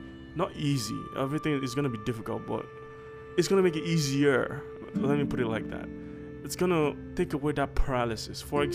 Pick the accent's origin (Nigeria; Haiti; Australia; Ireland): Nigeria; now in United States; for me personally, I came from Nigeria